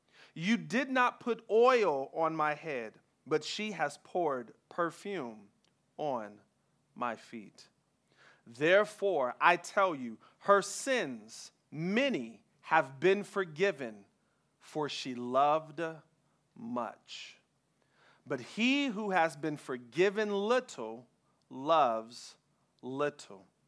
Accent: Oakland, California, United States; I hail from Oakland, California. I am an avid Bay Area fan, all things Bay Area.

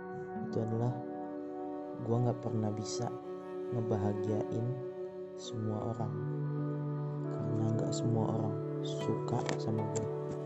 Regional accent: Jakarta, Indonesia; asal gue dari Jakarta.

